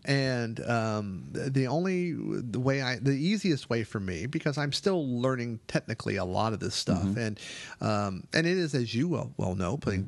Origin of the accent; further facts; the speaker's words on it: Baltimore, Maryland, United States; So they were doing New York and Philadelphia and Washington and Baltimore, where I was, and all over the place.